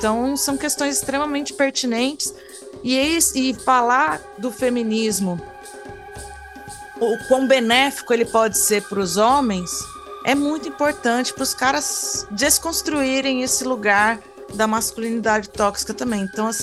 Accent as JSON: {"language": "Portuguese", "town": "São Carlos", "region": "São Paulo", "country": "Brazil", "tie": "born or raised there", "said": "lá em São Carlos, que é minha cidade natal"}